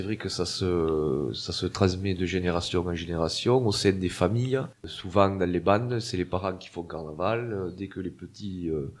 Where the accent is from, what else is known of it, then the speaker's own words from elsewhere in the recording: Limoux, Occitanie, France; comme on dit à Limoux, quand on est de Limoux, on l'a dans les gènes, quoi.